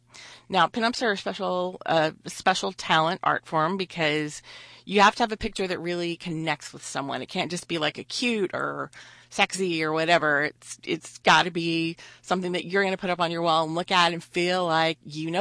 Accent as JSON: {"language": "English", "town": "Deer Park", "region": "Texas", "country": "United States", "tie": "born or raised there", "said": "I grew up in Deer Park, Texas, which some of you listeners may know where that is, kind of out amongst the oil refineries and stuff."}